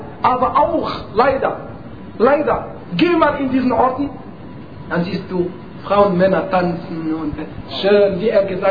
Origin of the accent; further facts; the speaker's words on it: Morocco; Bei uns in Marokko zum Beispiel, ist, denke ich mal, erst um 7.30 Uhr abends.